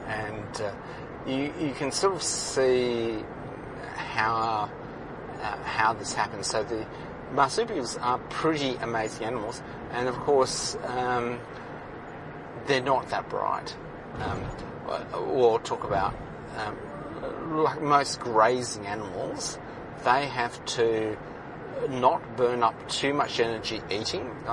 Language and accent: English; Australia; I don't feel particularly proud as an Australian